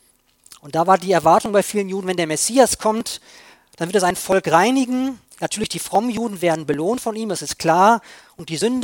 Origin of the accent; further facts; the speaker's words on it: Bielefeld, North Rhine-Westphalia, Germany; moved away as an adult; Meine Heimat ist Bielefeld. Gibt es wirklich, da komme ich her. Und ja, jetzt wie gesagt, seit Sommer letzten Jahres hier in Oberbayern